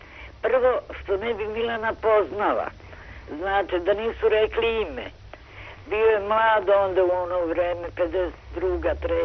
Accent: Belgrade, Serbia; now in Bucharest, Romania; Ne, ja sam Beograđanka.

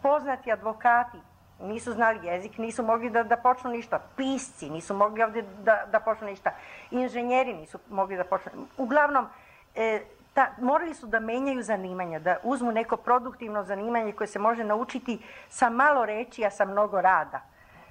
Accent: Belgrade, Serbia; Imate, ja sam iz Beograda

